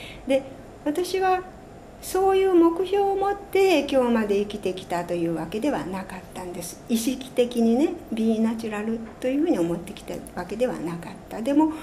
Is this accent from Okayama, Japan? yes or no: yes; Kurashiki, Okayama, Japan; 私岡山県倉敷市に育ちましてね、海辺なんです。